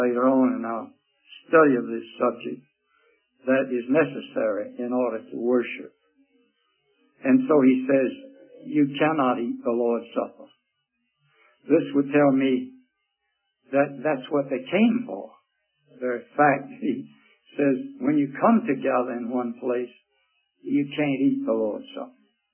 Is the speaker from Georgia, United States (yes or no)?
yes; Augusta, Georgia, United States; I was brought up in Augusta, Georgia